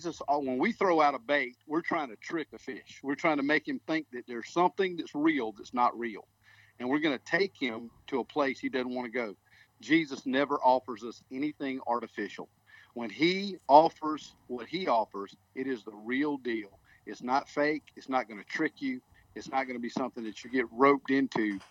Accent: South Carolina, United States; And I'm from South Carolina. We don't do snow.

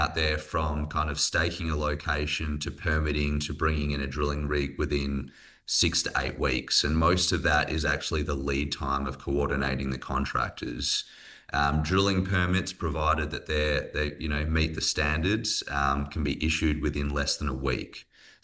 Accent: Australia; now in United States; I'm not from around here. I've spent half of my career in the United States, but I'm from Australia.

